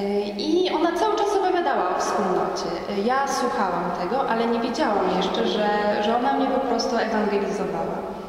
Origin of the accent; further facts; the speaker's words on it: Masovian Voivodeship, Poland; moved away as an adult; now in Warsaw, Poland; przyjechałam do Warszawy na studia. Pochodzę z małej wsi niedaleko Radomia. Przyjechałam na studia i już tutaj zostałam.